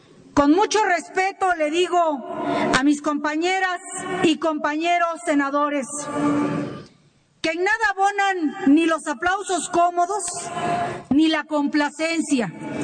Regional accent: Mexico; somos mexicanas y somos mexicanos que queremos un México en paz.

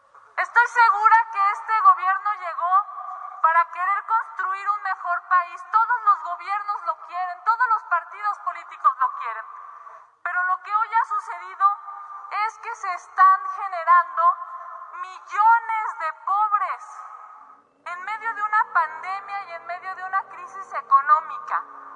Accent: Mexico City, Mexico; soy de la Ciudad de México. He vivido y militado en la Ciudad de México y lo he visto desde que era jefe de gobierno.

